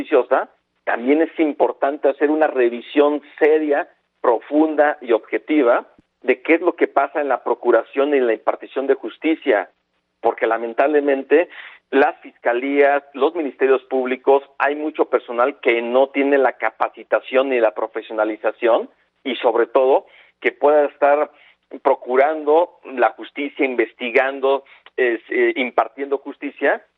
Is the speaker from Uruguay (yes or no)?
no; Mexico; como mexicanos